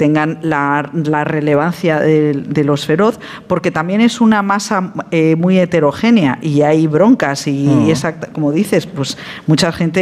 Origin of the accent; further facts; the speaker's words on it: Madrid, Community of Madrid, Spain; porque como periodista madrileña tenía un foco así